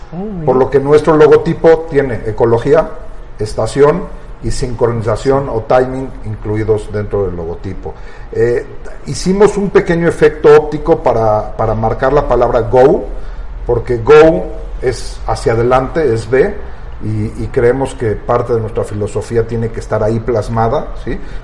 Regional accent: Mexico; me duele como mexicano

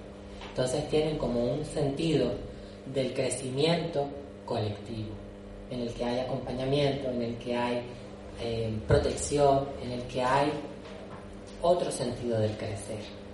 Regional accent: Buenavista del Norte, Canary Islands, Spain; Yo soy de Buenavista del Norte, que es un pueblito de Tenerife, que está como en la otra punta, que casi ya no es ni Tenerife porque está tan lejos de la capital que muchas veces se nos olvida que estamos ahí, y ahí me crié 18 años.

